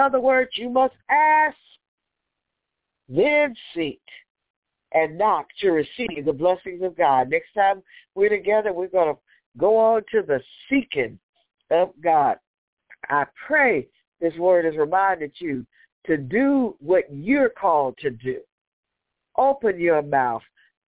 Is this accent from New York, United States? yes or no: no; Texas, United States; Yeah, I said y'all. I'm from Texas.